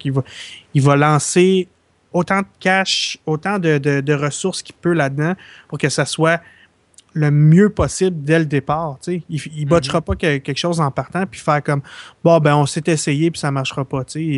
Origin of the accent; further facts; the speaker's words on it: Quebec, Canada; Je suis québécois, je m'intéresse à ça.